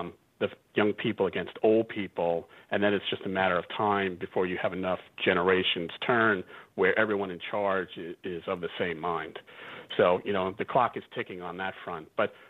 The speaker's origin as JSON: {"language": "English", "town": "Brooklyn", "region": "New York", "country": "United States", "said": "You know, we're from Brooklyn originally, so..."}